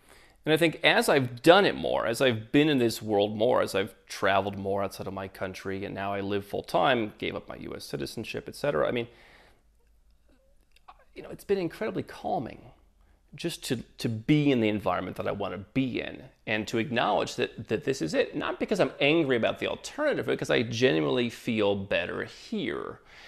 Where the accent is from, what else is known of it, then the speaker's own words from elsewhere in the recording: United States; When I was frustrated with being an American, I didn't want to be an American, didn't want that label